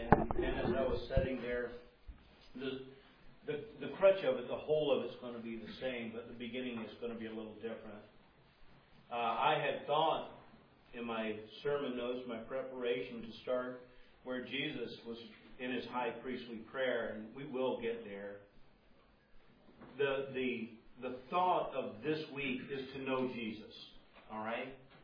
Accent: the South, United States; See, I'm from the South.

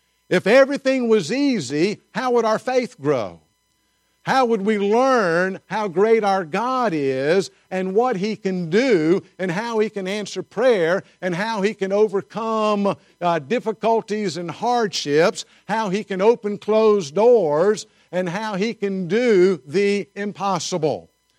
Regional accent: the South, United States; Now, some of you are Southerners and you like rice. I grew up in the South, so...

